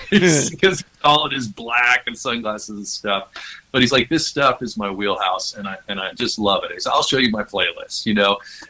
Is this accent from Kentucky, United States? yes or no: yes; Bardstown, Kentucky, United States; Now, I grew up in Bardstown, Kentucky